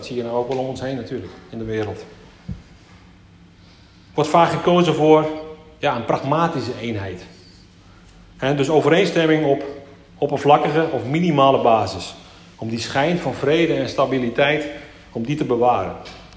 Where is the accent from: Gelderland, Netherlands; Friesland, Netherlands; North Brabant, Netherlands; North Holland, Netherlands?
Friesland, Netherlands; Ik kom natuurlijk uit Friesland.